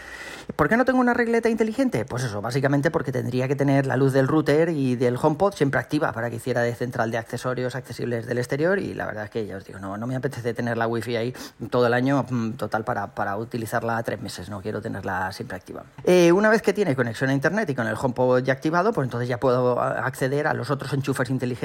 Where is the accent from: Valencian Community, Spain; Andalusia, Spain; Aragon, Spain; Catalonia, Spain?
Valencian Community, Spain; born there; moved away as an adult; now in Tres Cantos, Spain; creo que os he comentado ya alguna vez que soy valenciano, ¿verdad? O sea, mi mujer y mis hijos también. Nacimos todos allí y nos trasladamos aquí a vivir a Madrid, a Tres Cantos, hace unos 7 u 8 años